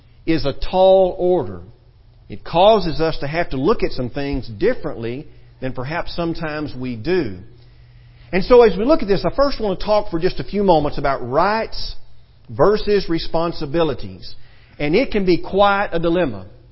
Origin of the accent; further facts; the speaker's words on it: Texas, United States; I mean, we're from Texas, y'all, and we're going to have a hard time with some of this too.